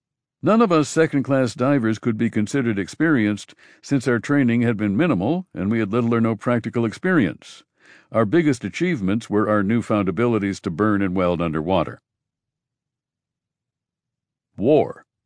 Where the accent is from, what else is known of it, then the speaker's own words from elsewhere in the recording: Riverside, California, United States; College did not appeal to me because far too many college graduates from my hometown of Riverside, California, were pumping gas in service stations.